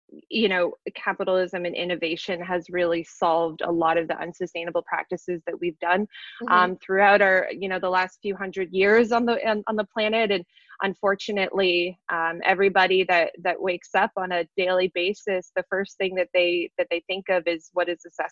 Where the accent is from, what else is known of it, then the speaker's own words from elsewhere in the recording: Canada; now in United States; I'm originally from Canada. So hello to my fellow Canadians. I know that there's at least a few of you out there. I've been in the U.S. for almost a decade now, for 9 years or so, and I have this very interesting kind of background.